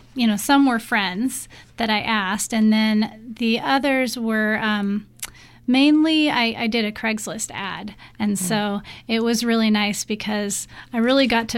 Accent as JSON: {"language": "English", "region": "Hawaii", "country": "United States", "tie": "born or raised there", "said": "And I grew up mostly in Hawaii, and they taught ukulele in elementary school."}